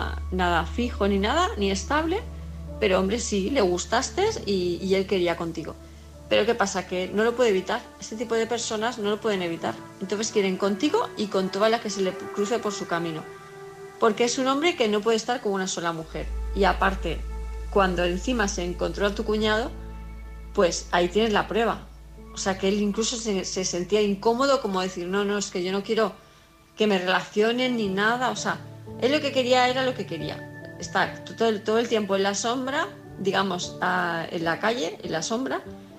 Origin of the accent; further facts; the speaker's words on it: Palma de Mallorca, Balearic Islands, Spain; Hola, ¿qué tal? Buenas noches, ¿cómo estáis?